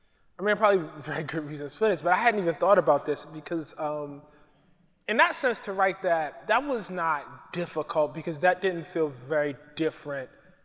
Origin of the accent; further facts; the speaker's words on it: Baltimore, Maryland, United States; I grew up in Baltimore, so there was a close, you know, relation there.